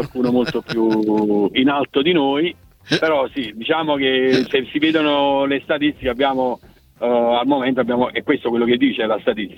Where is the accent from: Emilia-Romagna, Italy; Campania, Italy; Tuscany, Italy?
Campania, Italy; io sono campano, quindi sono da 3 anni a Cava, sono stato 20 anni a Castellammare